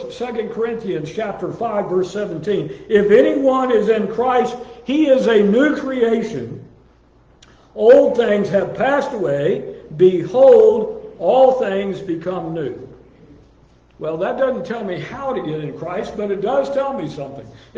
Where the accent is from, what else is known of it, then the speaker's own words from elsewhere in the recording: Tampa, Florida, United States; Some of you asked me this morning where I was raised. I was raised in Tampa, Florida.